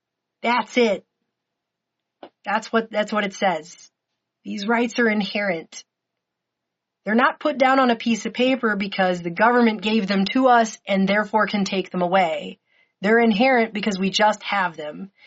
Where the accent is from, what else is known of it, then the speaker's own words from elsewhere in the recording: United States; And I am now being told that as an American, it's radical.